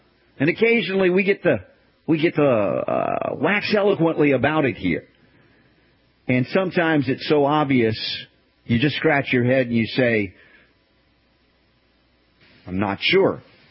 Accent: the South, United States; We grew up in the South. Coca-Cola was the soda of choice.

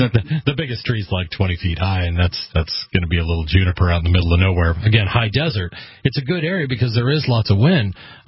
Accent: Oregon, United States; I'm going to speak about where I came from, and I came from Eastern Oregon.

